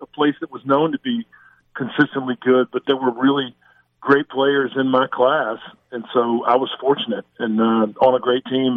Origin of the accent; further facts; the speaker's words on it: Roanoke, Virginia, United States; I grew up in Roanoke, Virginia, which is a long way from Irvine, but great place to grow up.